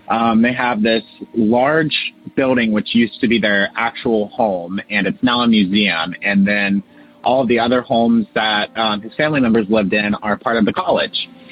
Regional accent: Ohio, United States; now in Sarasota, United States

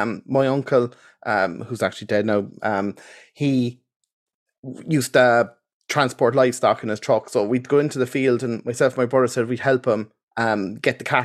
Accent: Kilbrittain, Munster, Ireland; I was toying with the idea of going down to Cork. My hometown, Kilbritton, are in the county final, Páirc Uí Chaoimh at 5 o'clock.

